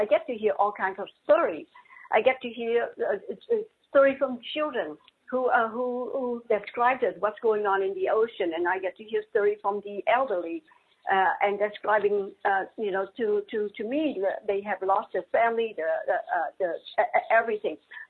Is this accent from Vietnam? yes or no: yes; Vietnam; English is a second language; moved away; I was raised in Vietnam. I was raised two different cultures, Vietnamese and French. And so in 1975, when the war ended in Vietnam, I had to leave the country along with my parents.